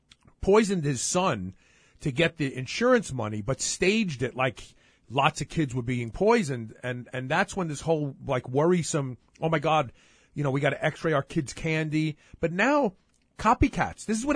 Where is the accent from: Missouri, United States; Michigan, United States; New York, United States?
New York, United States; Brooklyn; Because I'm from Brooklyn. And I'm proud of it.